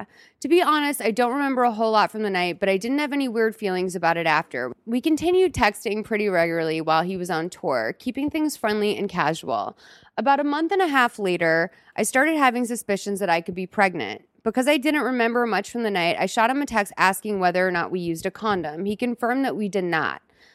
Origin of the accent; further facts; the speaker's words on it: Boston, Massachusetts, United States; now in Los Angeles, United States; Like, I'm from Boston. Like, I live in LA.